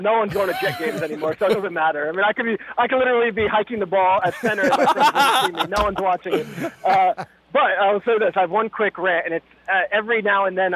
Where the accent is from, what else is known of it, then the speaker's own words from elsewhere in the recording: Freehold, New Jersey, United States; There was a place where I grew up in Freehold, New Jersey called the Old Country Buffet.